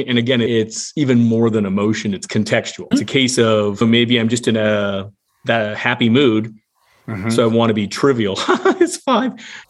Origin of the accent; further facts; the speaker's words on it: Seattle, Washington, United States; I grew up in Seattle. It's a pop in Seattle.